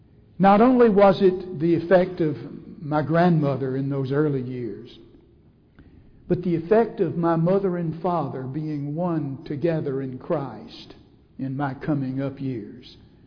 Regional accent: Columbia, United States; born there; You may or may not know, I was born here in Columbia, over at the old King Daughters Hospital.

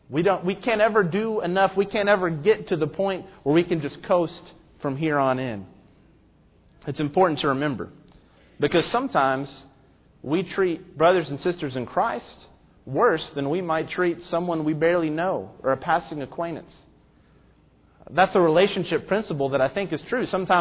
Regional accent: Memphis, Tennessee, United States; Growing up in Memphis, I was always very ready to root for some Memphis teams.

